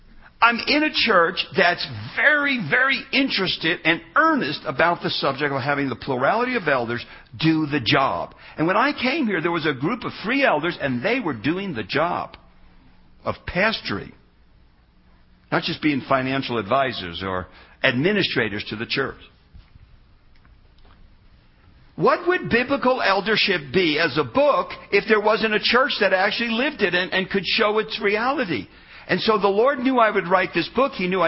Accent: New Jersey, United States; moved away as an adult; now in Colorado, United States; I came to Colorado. If you had told me then I'd be 43 years here, I'd say, no. I was from New Jersey. I like the East Coast.

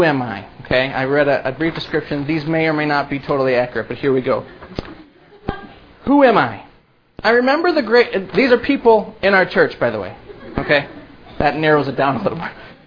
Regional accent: Dubuque, Iowa, United States; I was born and raised in Dubuque in a huge family. I ended up marrying another girl from a well-known family in Dubuque.

